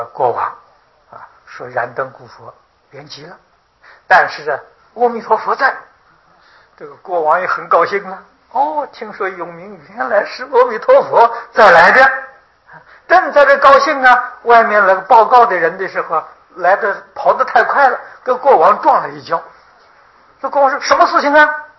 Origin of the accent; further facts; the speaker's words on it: China; 我们中国人都是很注重礼节的啊，在礼仪之邦啊。